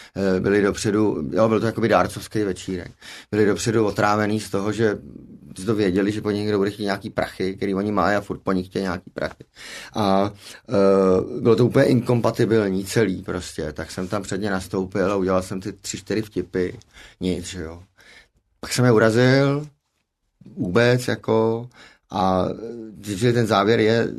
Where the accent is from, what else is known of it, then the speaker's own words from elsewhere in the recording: Prague, Czechia; Jinak to bude nudný, hele, vyrůstal jsem v Praze